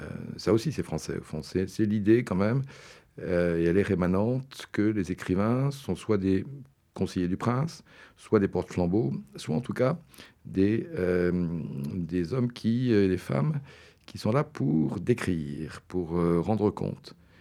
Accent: Lyon, Auvergne-Rhône-Alpes, France; C'est un peu comme le guignol de ma ville natale de Lyon

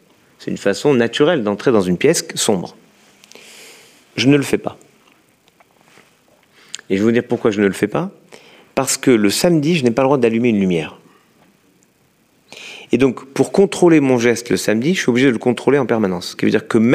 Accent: Lyon, Auvergne-Rhône-Alpes, France; moi j'étais de Lyon

